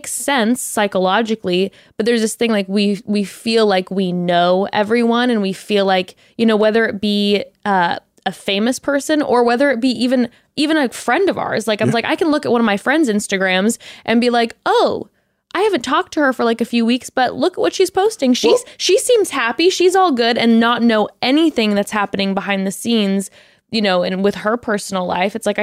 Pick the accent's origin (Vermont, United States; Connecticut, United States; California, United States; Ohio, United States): California, United States; growing up in Orange County and then specifically like in the space that I grew up in, I had a very similar experience